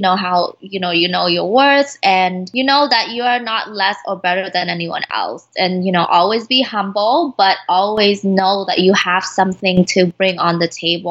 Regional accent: Vietnam; moved away as an adult; now in Canada; So I'm Vietnamese, 100%. I was born and raised in Vietnam, and I came to Canada in 2006. As an international student. So I've been away from home for like a little bit over 10 years now.

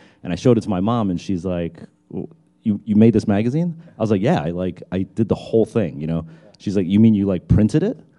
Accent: New Jersey, United States; I'm from the very exotic, remote destination, New Jersey.

